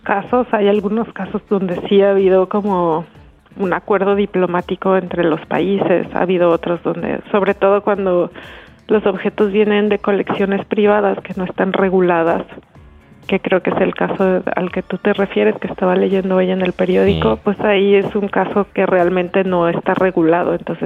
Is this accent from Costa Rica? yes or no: no; Mexico; yo vengo de México y pues muchas cosas que me interesan tienen que ver con artefactos que ya no están en México